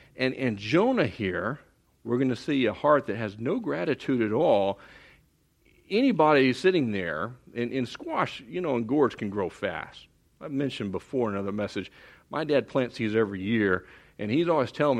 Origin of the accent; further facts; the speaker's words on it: Texas, United States; Again, we're from Texas.